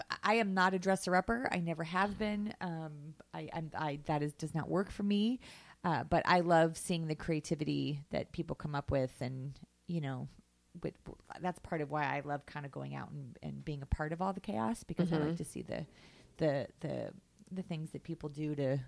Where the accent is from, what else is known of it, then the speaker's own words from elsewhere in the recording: California, United States; But now as a Californian, it's time to start paying attention to, our local campaigns. And we have a lot of people, running for different positions here in California.